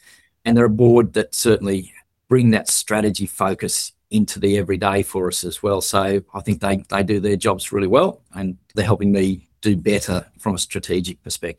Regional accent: Glen Innes, New South Wales, Australia; Glenys is my hometown. Finished school and got a job on the local newspaper there

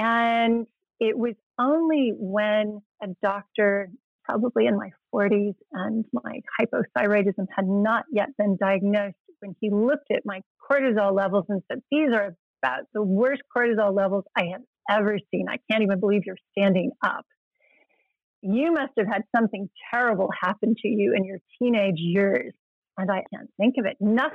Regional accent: California, United States; I grew up in California and an only child.

